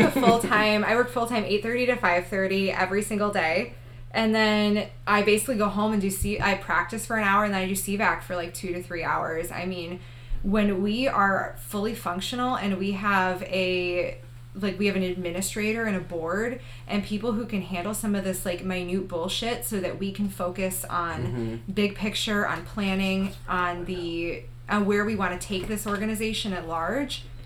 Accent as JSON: {"language": "English", "region": "New York", "country": "United States", "said": "I'm from New York. Literally, everybody's like, hey, guys."}